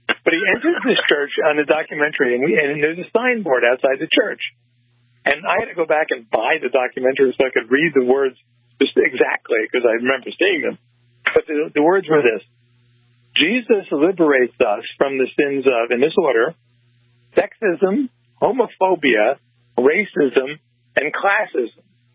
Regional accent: New Jersey, United States; watching a documentary on Jim McGreevy, who was the former governor of my former state, New Jersey, my home state.

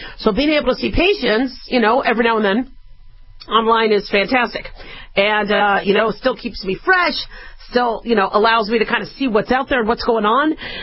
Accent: the West, United States; But we don't do that in the West. And I grew up in the West.

